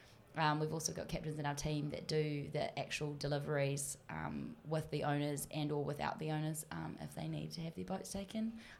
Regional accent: Waikato, New Zealand; So I was really lucky growing up on the Coromandel Peninsula. My granddad had a boat.

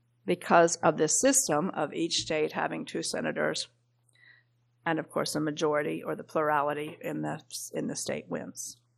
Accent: Kansas, United States; Remember I talked to you about I'm from Kansas. It's called the flyover country.

